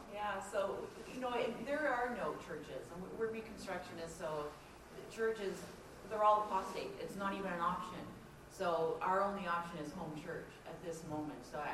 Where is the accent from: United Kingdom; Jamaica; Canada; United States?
Canada; we're from Canada.